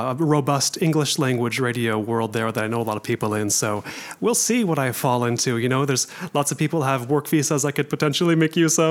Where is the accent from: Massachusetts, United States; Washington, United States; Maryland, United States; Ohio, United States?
Washington, United States; Seattle; also born or lived in Northern California, United States; I grew up around Seattle, but I was born in Northern California.